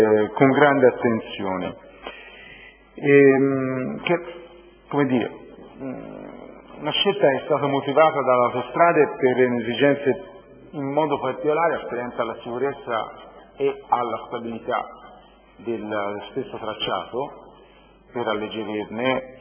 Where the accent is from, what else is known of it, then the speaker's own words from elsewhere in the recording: Costa Nuova, Tuscany, Italy; Io lo dico da cittadino, nato e cresciuto a Costa Nuova, che quella strada ci ha fatto conto.